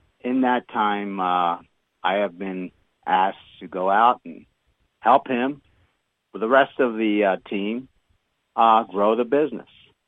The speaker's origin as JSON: {"language": "English", "region": "East Coast", "country": "United States", "said": "I mean, you know, I come from the East Coast, okay? We talk like it is. I've been out here in the Midwest since 1976 when I got"}